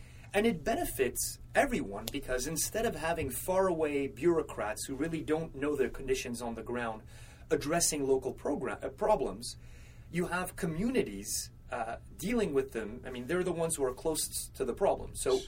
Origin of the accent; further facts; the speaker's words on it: Canada; I come from Canada. There are plenty of opportunities in Canada.